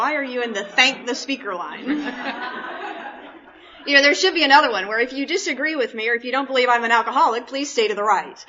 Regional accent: the North, United States; I was raised in the North.

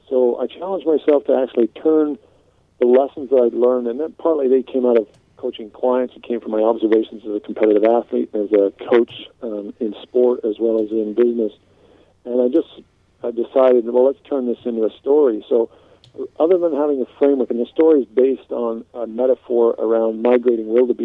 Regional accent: Canada; moved away as an adult; now in United Kingdom; Well, I'm giving a call from Scotland, but obviously my Scottish accent is not coming through because I'm actually Canadian. I grew up in Canada

